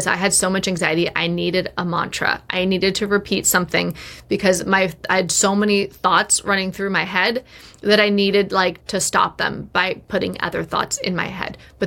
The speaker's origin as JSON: {"language": "English", "country": "United States", "said": "being in Australia as an American and never having been there before"}